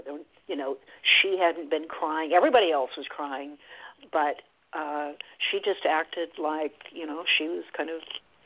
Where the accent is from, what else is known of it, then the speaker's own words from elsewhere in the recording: Oregon, United States; I grew up in Oregon, so I'm kind of, you know, defend a little bit the fact that it's an Oregon story